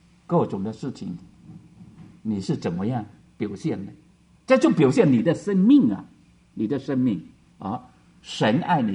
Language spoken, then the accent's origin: Chinese; China; 我们中国人有讲的“恻隐之心，人皆有之”